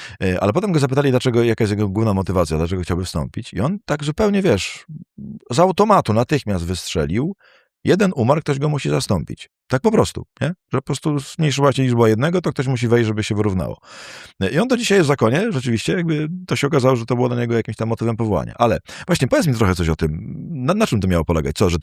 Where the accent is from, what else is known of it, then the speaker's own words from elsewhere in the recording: Myszków, Silesian Voivodeship, Poland; Z Myszkowa, z którego ja pochodzę, spod Częstochowy